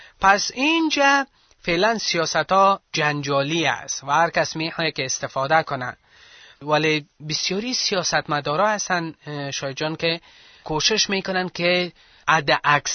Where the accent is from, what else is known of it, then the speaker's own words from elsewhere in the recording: Afghanistan; ما کسایی که پیروای عیسی مسیح هستیم، مسیحای افغان، ما افغان هستیم.